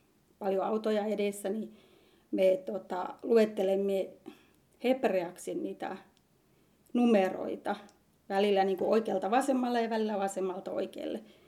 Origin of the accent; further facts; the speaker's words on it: Pyhäntä, North Ostrobothnia, Finland; now in Kerava, Finland; Pyhännältä Pohjois-Pohjanmaalta ja tällä hetkellä asun Keravalla, ainakin toistaiseksi.